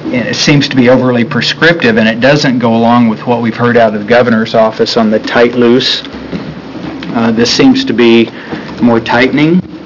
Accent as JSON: {"language": "English", "town": "The Dalles", "region": "Oregon", "country": "United States", "tie": "born or raised there", "said": "an example of a committee decision for the name of a school that happens to be my hometown is the Dalles-Wetonka Eagle Indians North Wasco County School District 21."}